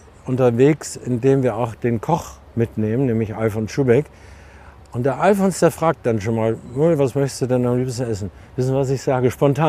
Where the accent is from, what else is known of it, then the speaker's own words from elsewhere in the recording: Lower Saxony, Germany; now in Munich, Germany; Ich bin selten in Ostfriesland. Und bin dankbar, hatte ich schon gesagt, dass ich dort aufgewachsen bin.